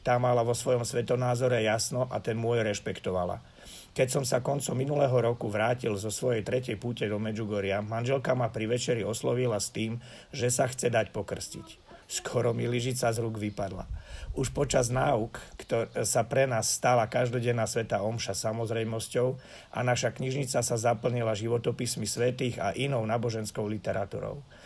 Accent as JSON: {"language": "Slovak", "town": "Poprad", "region": "Prešov Region", "country": "Slovakia", "said": "som z Popradu, mám 49 rokov."}